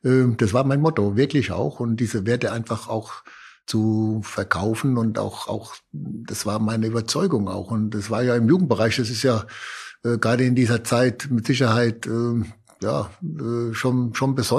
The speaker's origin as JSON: {"language": "German", "town": "Dossenheim", "region": "Baden-Württemberg", "country": "Germany", "said": "ich komme ja aus Dossenheim auch und meine Onkels haben bei uns immer mit mir Fußball gespielt, schon mit 3, 4, 5 Jahren im Hof oder auch auf der Hauptstraße, da wo mein Elternhaus ist"}